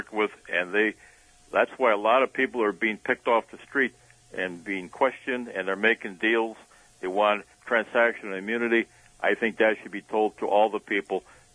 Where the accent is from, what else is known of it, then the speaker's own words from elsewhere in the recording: United States; I can't support either one because I'm an American first.